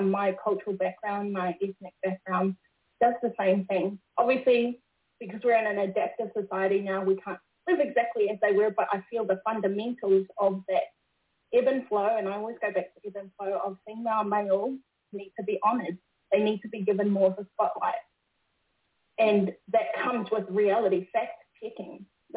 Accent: New Zealand; And my people, I'm raised majority of around my Māori people who are in New Zealand. We're basically the same. We jump on across the sea often.

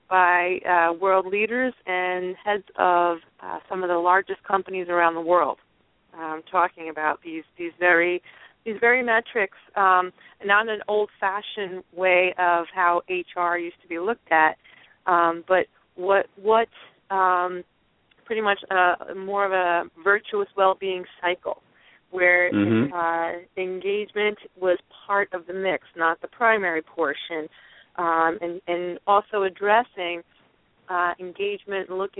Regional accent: New Jersey, United States; Hi, good evening. … from New Jersey.

